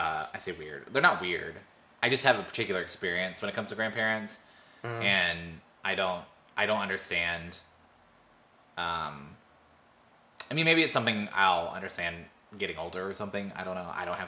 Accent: Jacksonville, Florida, United States; But I grew up in Jacksonville, and they have these big communities, too

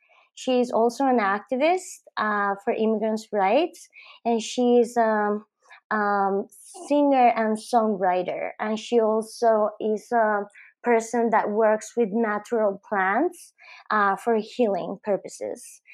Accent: Bogotá, Colombia; I was born in Bogota, and I went to school in Bogota.

